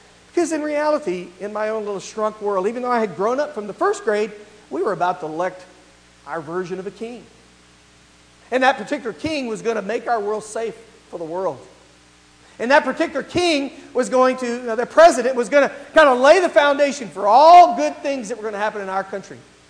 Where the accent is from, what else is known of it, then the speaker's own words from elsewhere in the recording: Texas, United States; We're for the Dallas Cowboys. I'm from Texas.